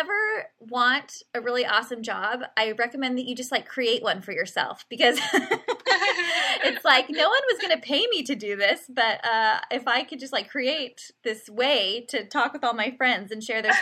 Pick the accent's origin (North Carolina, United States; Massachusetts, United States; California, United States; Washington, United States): California, United States; Poway; We are both from Poway, which is a suburb of San Diego. So many good Poway memories.